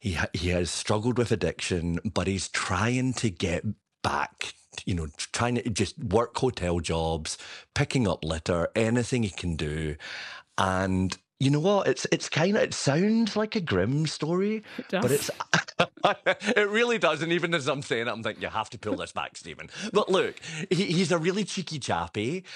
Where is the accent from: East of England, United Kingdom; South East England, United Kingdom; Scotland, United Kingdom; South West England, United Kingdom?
Scotland, United Kingdom; You can tell I'm from Scotland